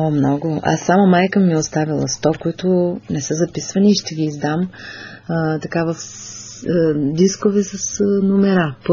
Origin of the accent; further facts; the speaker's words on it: Varna, Varna Province, Bulgaria; Не знаех, че пее македонски и дойде момент да давам обяснение как може да пее македонски, като съм от Варна.